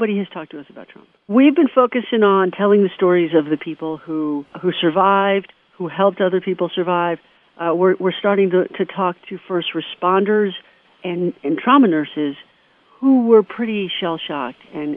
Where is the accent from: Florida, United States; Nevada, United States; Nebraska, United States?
Nevada, United States; Las Vegas; I grew up in Las Vegas, and this can be a tough town sometimes.